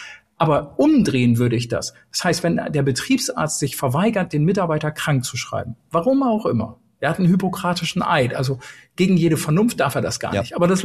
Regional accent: Brake, Lower Saxony, Germany; also born or lived in Helmstadt, Germany; Ich bin in erster Linie Europäer. In zweiter Linie bin ich Deutscher, in dritter Linie bin ich Niedersachse, in vierter Linie bin ich Wesermärschler und ganz am Ende des Tages bin ich auch geborener und fühlender Braker. So. Ich habe 3 Jahre in Helmstadt bei Würzburg in Bayern gelebt.

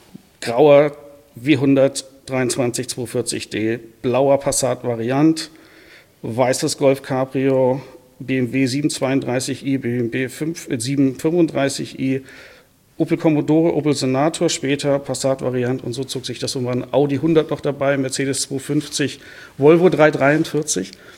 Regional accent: North Germany, Germany; Und das war halt bei uns im Norden, das war so VW-Land, ein paar Audis waren dazwischen.

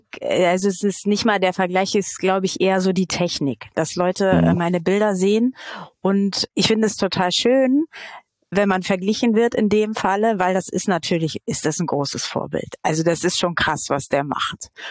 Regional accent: Hamburg, Germany; Also ich bin Hamburgerin durch und durch, auch gebürtige, nicht nur geboren, sondern gebürtig seit Generationen. Mein Herz hängt am Norden.

